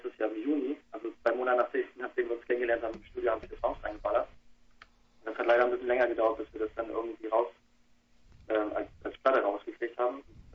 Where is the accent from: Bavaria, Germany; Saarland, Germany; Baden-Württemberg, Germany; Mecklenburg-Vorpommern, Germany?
Mecklenburg-Vorpommern, Germany; Ich bin Mecklenburger, also ich komme direkt von der Küste, zwischen Kurt-Usedom.